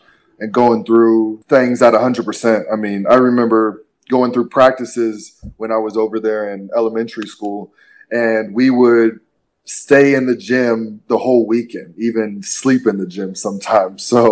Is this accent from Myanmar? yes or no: no; Japan; No, I'm not Japanese at all.